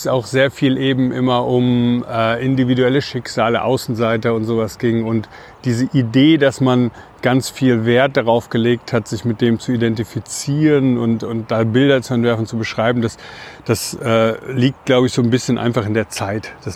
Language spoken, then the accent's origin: German; Spessart, Germany; Für Leute, die halt irgendwie den Spessart so ein bisschen kennen. Ich komme aus der Gegend.